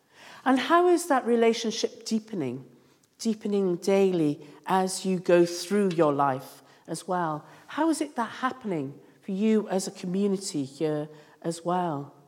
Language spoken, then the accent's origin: English; Wales, United Kingdom; I'm Welsh.